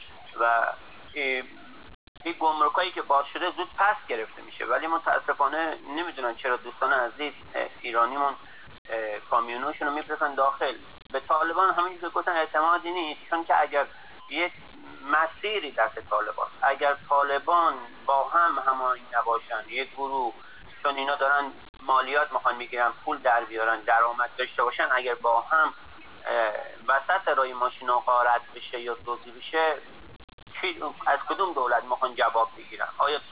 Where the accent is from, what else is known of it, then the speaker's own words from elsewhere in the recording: Herat, Afghanistan; من چون خودم اصالتا بچه هراتم و افغانی هستم،